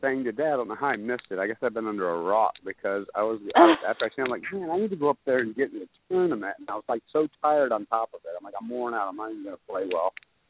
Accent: Detroit, Michigan, United States; I'm from Detroit. Come on, man. I'm from Detroit. Of course I can play.

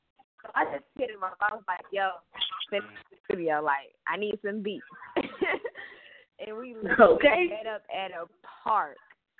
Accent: Atlanta, Georgia, United States; I'm from Atlanta, Georgia.

